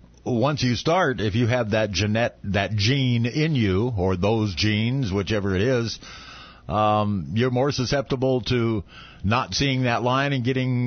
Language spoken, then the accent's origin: English; Tacoma, Washington, United States; I grew up in Tacoma.